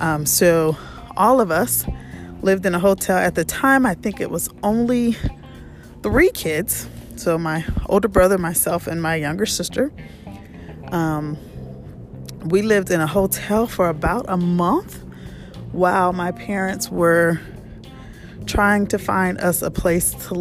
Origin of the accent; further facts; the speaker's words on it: Little Rock, Arkansas, United States; born there; But I was born in Little Rock, Arkansas, so kind of country girl, what they call gangland now. So I was born around the gangs in Little Rock, Arkansas.